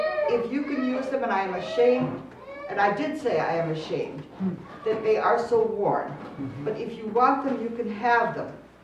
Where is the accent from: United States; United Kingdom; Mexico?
Mexico; And I grew up in Mexico, and I saw third world life.